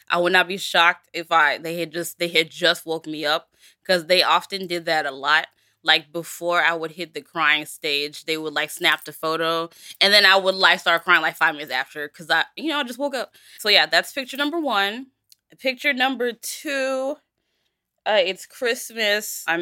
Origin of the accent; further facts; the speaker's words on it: Nigeria; And then I'm in a traditional outfit because I'm Nigerian.